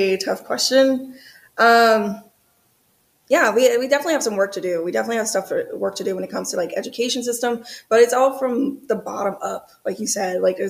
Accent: New Orleans, Louisiana, United States; also born or lived in Georgia; now in Los Angeles, United States; Originally from New Orleans, Louisiana. Louisiana, and I bounced around to Georgia, then Georgia for a while. And I'm basically just relocated to Los Angeles

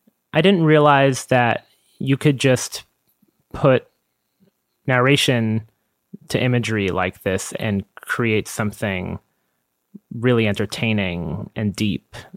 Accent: Long Island, New York, United States; It's a movie about Los Angeles, but I personally didn't grow up there. I grew up mostly on Long Island.

